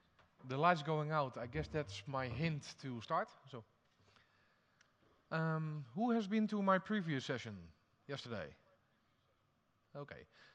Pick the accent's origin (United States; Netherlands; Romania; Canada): Netherlands; I'm from the Netherlands.